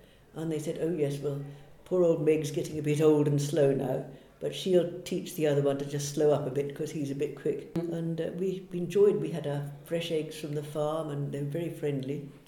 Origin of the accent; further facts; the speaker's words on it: Halesowen, West Midlands, United Kingdom; born there; Well, I was born in Hales Owen, and I remember we had a little house